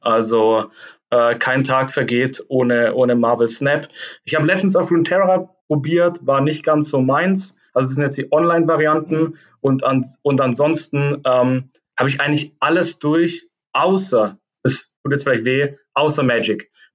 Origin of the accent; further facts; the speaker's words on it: Ravensburg, Baden-Württemberg, Germany; born there; Ich meine, ich bin geboren in Ravensburg. Ich bin mit Ravensburger aufgewachsen.